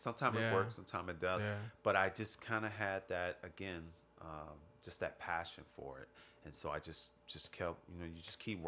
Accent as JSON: {"language": "English", "town": "Cleveland", "region": "Ohio", "country": "United States", "said": "I'm from Cleveland, Ohio. So I was always kind of somewhat of a class clown when I was coming up in school."}